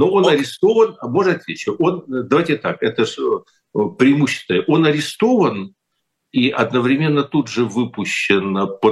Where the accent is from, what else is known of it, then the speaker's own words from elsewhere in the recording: Kyiv, Ukraine; ну и всё-таки я киевлянин, поэтому я это чувствую